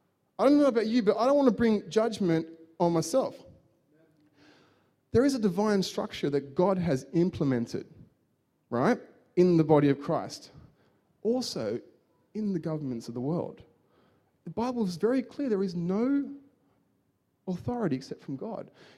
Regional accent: Australia; I'm an Aussie

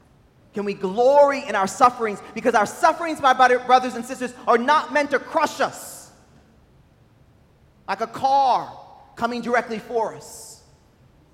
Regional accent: New Orleans, Louisiana, United States; If you're like me, born and raised in New Orleans, you're probably a YAT.

